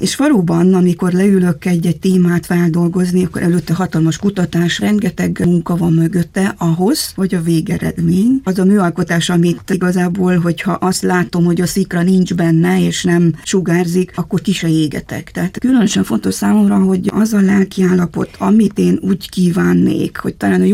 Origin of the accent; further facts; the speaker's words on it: Corund, Harghita, Romania; Úgy nevelkedtem Erdélyben, egy kicsi faluba, Korondon.